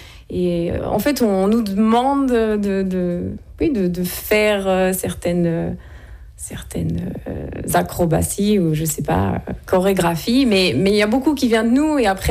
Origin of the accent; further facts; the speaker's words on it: Switzerland; on est Suisse, on a été formé en Suisse et on travaille maintenant dans un cirque suisse.